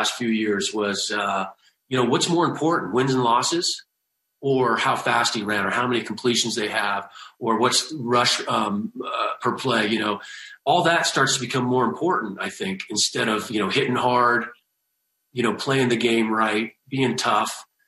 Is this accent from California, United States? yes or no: yes; Cupertino, California, United States; born there; Yeah, I was born in Cupertino in San Jose